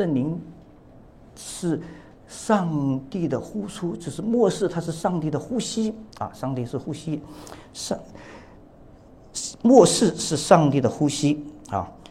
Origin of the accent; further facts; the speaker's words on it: China; 就像我们中国人写一个太阳的太有一点，对不对？